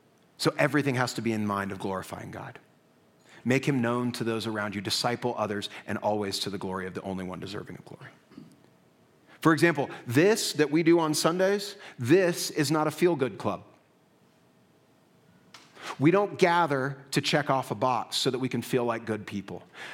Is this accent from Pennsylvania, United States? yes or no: no; Texas, United States; I'm a Texan, so I'm prone to air conditioning.